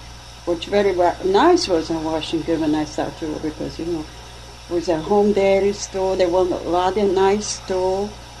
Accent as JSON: {"language": "English", "town": "Essen", "region": "North Rhine-Westphalia", "country": "Germany", "second_language": "English", "moved": "yes", "said": "I came from Germany."}